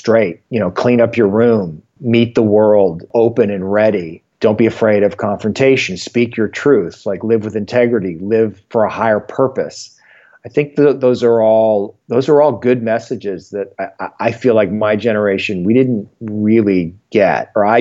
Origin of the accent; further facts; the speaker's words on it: Canada; now in Los Angeles, United States; I grew up in Canada, so I was a hockey player and, you know, pretty competitive.